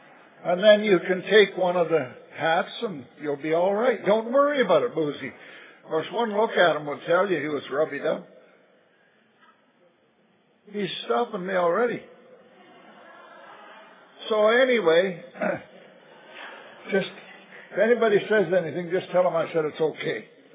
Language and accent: English; Vancouver, British Columbia, Canada; I came here from Vancouver with my daughter and my son, and we're thoroughly enjoying things here.